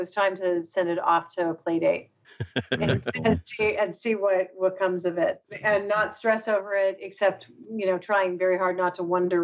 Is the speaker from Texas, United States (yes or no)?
no; Los Angeles, California, United States; it takes place in the house that I grew up next to in Los Angeles. I lived in a very, very small, modest house.